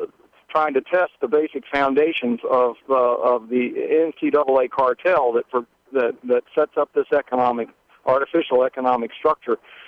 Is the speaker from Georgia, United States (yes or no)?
yes; Georgia, United States; I got to go to the Alabama-Auburn game with Cam Newton, and I grew up in Georgia.